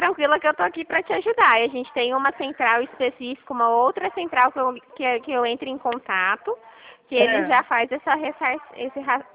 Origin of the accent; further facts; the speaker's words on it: Dracena, São Paulo, Brazil; eu sou de Dracena.